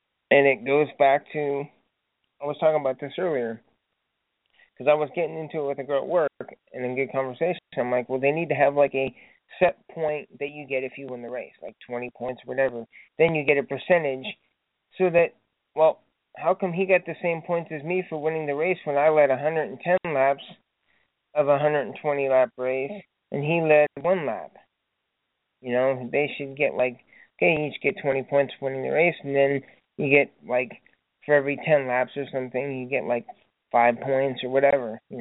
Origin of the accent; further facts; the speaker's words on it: Indiana, United States; because I'm from Indy country, so I'm 45 minutes from the, not today I'm not, but where I live, I'm 45 minutes from the Indianapolis Motor Speedway, and I grew up around there